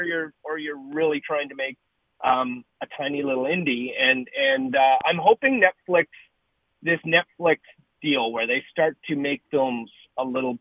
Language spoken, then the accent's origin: English; Canada; now in Los Angeles, United States; I guess I've lived now in Hollywood for 28 years. It, you know, I'm a Canadian kid who came down here, and it's become part of my soul.